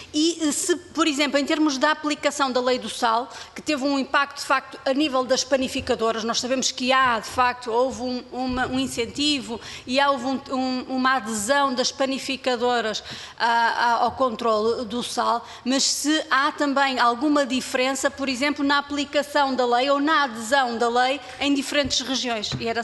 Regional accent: Norte, Portugal; eu sou do Norte

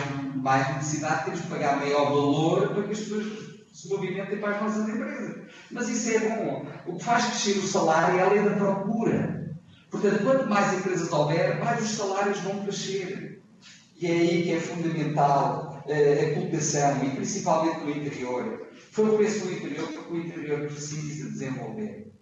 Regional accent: Portugal; Isto custa-me, como português, custa-me.

